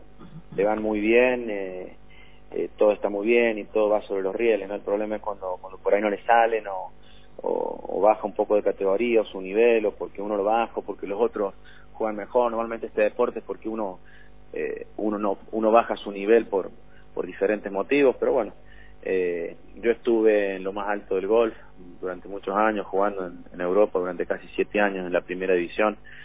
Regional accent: Rosario, Santa Fe, Argentina; empresas de mi tierra, bueno, tengo que llevar empresas, en este caso, de Rosario.

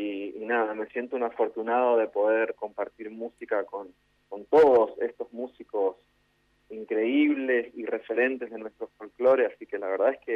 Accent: Resistencia, Chaco, Argentina; Yo soy de Resistencia, del Chaco

